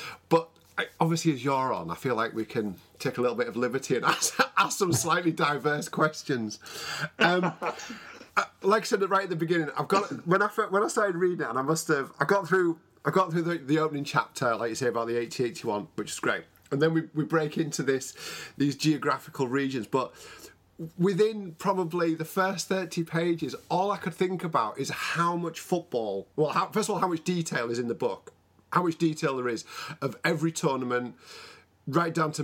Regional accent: England, United Kingdom; and certainly us as English football fans, to places, you know, we'd never heard

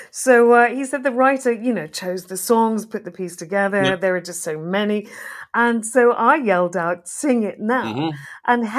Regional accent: England, United Kingdom; we accept that as English people

